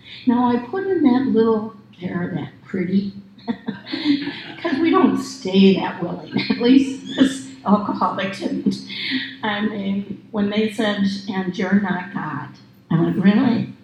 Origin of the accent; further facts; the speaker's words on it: Ireland; I'm Irish. This is dangerous.